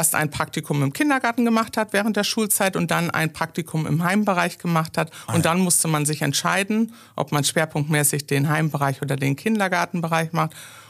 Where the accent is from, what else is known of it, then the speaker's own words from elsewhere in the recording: Schapen, Lower Saxony, Germany; born there; ich bin geboren in Scharpen.